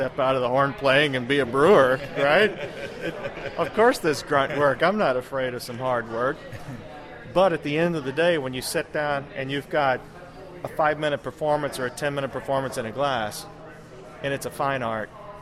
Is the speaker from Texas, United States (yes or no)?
no; Arkansas, United States; I am from Arkansas, by the way